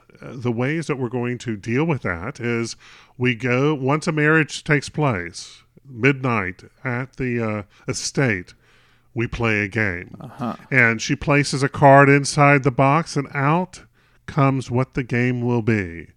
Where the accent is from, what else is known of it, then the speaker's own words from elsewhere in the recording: the South, United States; I grew up in the South. I understand what religion means to that area